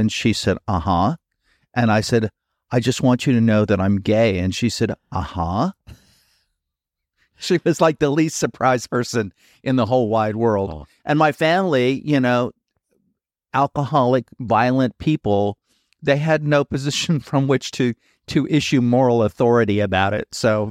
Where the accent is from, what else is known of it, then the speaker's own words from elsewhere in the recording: El Paso, Texas, United States; also born or lived in Brooklyn; Being gay when in high school was hard because I grew up in El Paso. I was born in Brooklyn, but raised in El Paso.